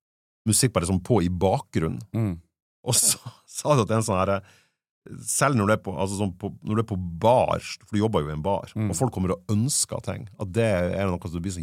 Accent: Fauske, Nordland, Norway; jeg er jo vokst opp med, jeg er jo fra Fauske i Nordland

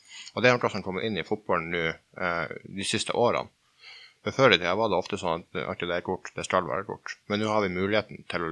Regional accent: Northern Norway, Norway; Vi er de to fra Hålogaland

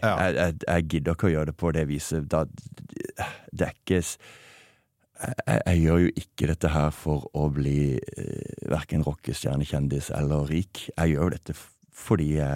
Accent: Vennesla, Agder, Norway; for jeg kommer fra Vennesla, det ingen fra Vennesla som mister bakkekontakten noen gang

